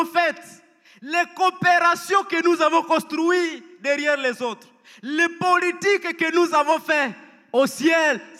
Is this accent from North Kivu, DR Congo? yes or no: yes; Goma, North Kivu, DR Congo; vous savez, chez nous en Goma, avec tout ce qui s'est passé